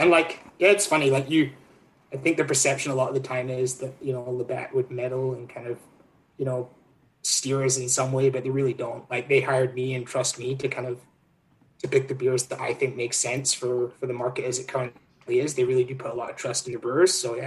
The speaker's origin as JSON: {"language": "English", "region": "Scotland", "country": "United Kingdom", "moved": "as an adult", "said": "So I'm originally from Scotland. I've been here for like 8.5 years now."}